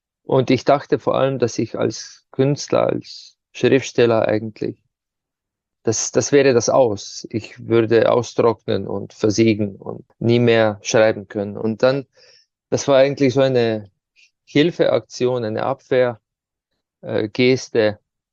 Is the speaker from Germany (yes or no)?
no; Ptuj, Slovenia; Zum Beispiel die Hauptfigur, der Kurn, so eine Maske, die bei uns in der Stadt, wo ich herkomme, Ptuja, ja, bei Fastnacht, den Winter vertreibt.